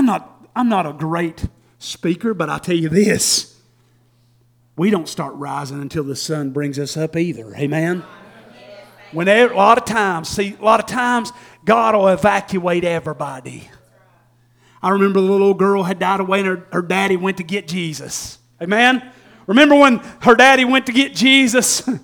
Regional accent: Tennessee, United States; also born or lived in Georgia; I'm from East Tennessee. I've lived in East Tennessee most of my life. I dipped down into Georgia for about 10 years to get my wife.

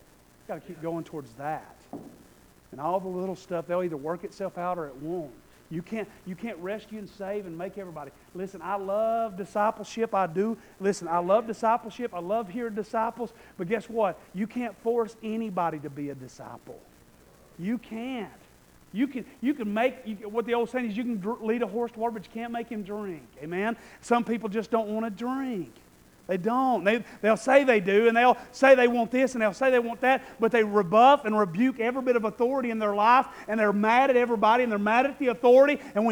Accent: Polk County, United States; I guess I grew up in Polk County. I don't know if that happened here.

